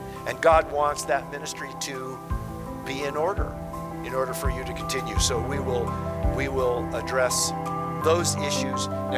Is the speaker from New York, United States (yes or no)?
no; Minnesota, United States; Sue and I were born and raised in Minnesota, and we saw and were in a lot of tornadoes in our days because Minnesota's at the top of Tornado Alley.